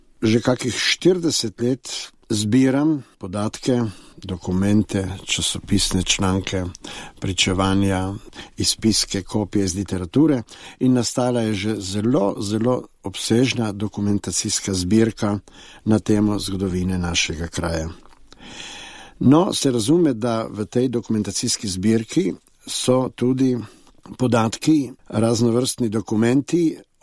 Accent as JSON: {"language": "Slovenian", "town": "Šentvid pri Vipavi", "region": "Littoral", "country": "Slovenia", "tie": "born or raised there", "said": "Tako je moj domači kraj pod Nanos oziroma Šentvid pri Vipavi, po domače Šembit"}